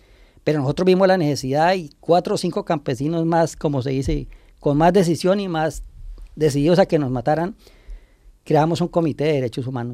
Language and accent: Spanish; Vista Hermosa, Meta, Colombia; also born or lived in Cundinamarca / Puerto Rico, Meta; Desde la edad de 7 años salí al municipio de Vista Hermosa Meta, en el departamento del Meta. A los 13 años salí de ahí, 12, salí desplazado hacia el municipio de Puerto Rico, en el departamento del Meta.